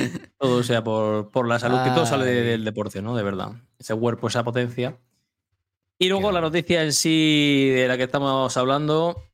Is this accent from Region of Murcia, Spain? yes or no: yes; Region of Murcia, Spain; como buen murciano.